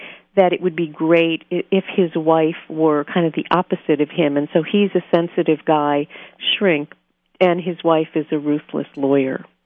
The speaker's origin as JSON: {"language": "English", "region": "New York", "country": "United States", "tie": "born or raised there", "said": "Of course I can do Scarsdale. I'm a New Yorker. I grew up near Scarsdale."}